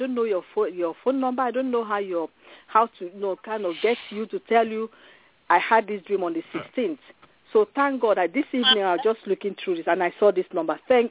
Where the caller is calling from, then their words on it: Fort Wayne, Indiana, United States; Fort Wayne, Indiana.